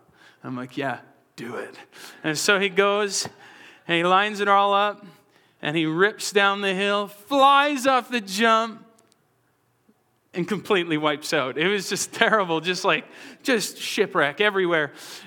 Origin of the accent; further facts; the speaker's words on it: Alberta, Canada; because I'm from Alberta. And so we get lots of snow in Alberta, and tobogganing is like a favorite pastime of ours.